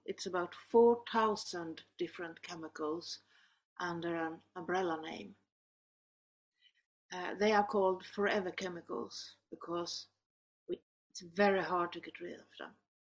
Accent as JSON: {"language": "English", "country": "Sweden", "second_language": "English", "said": "I come from Sweden"}